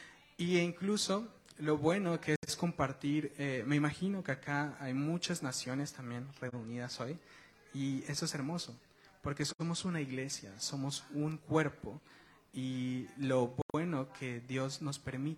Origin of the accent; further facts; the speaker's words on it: Guatemala; now in Spain; soy de Guatemala.